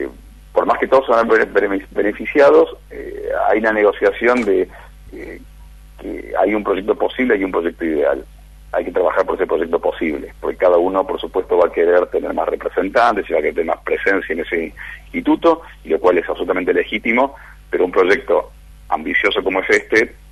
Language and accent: Spanish; Córdoba, Argentina; Digo, interior, yo soy cordobés, digo, a mí nunca me cerró la palabra interior